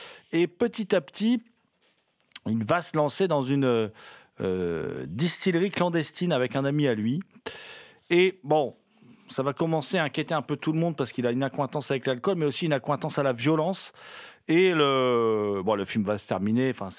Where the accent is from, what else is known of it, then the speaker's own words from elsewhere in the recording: France; On est français, on sait de quoi on parle.